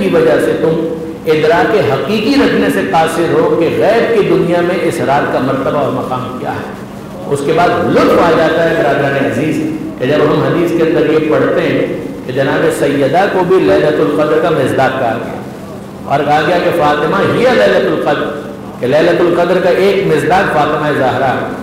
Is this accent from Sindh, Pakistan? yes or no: yes; Karachi, Sindh, Pakistan; کراچی کا ایک پرانا محلہ ہے کہ جہاں پر عزاداری کا جلوس بھی ختم ہوتا ہے، کھارا در، اور کھارا در میں میرا بچپن گزرا.